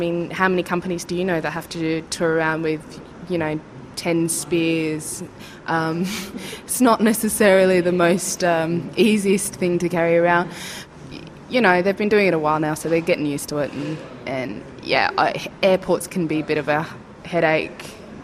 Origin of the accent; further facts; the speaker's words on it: Yirrkala, Northern Territory, Australia; I'm from Yirrkala in northeast Arnhem Land